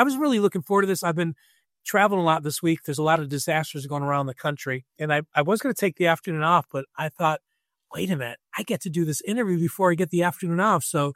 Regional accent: Buffalo, New York, United States; moved away as an adult; also born or lived in Tupelo, Mississippi; You know, I grew up in Buffalo, New York, and joined a building material corporation, and they promoted me to a senior position. I moved to Tupelo, Mississippi with my wife, and at the point, three kids.

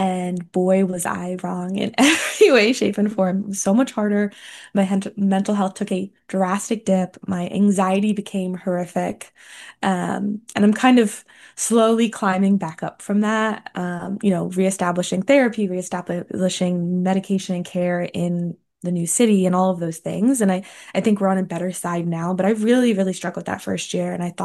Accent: East Coast, United States; also born or lived in Minnesota; And also being on the East Coast, I'm from the East Coast, but when I was in Minnesota, I got really spoiled.

